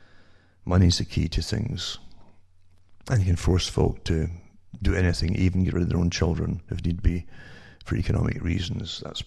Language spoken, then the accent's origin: English; British Columbia, Canada; from Interior Canada